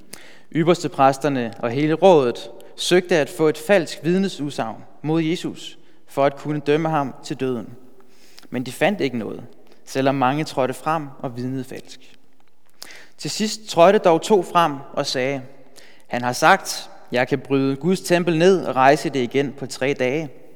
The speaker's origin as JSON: {"language": "Danish", "town": "Bornholm", "region": "Capital Region of Denmark", "country": "Denmark", "said": "Jeg kommer oprindeligt fra Bornholm, men studerer nu teologi på DBI."}